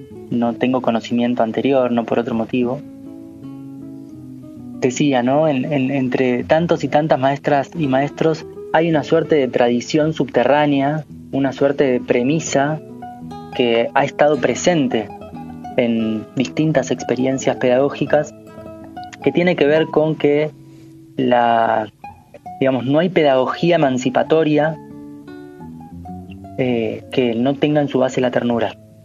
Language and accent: Spanish; Argentina